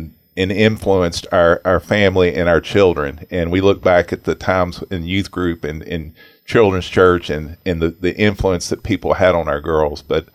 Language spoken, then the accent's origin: English; Hot Springs, Arkansas, United States; And as we like to kind of tell a little bit about ourselves, and we're from Hot Springs, Arkansas.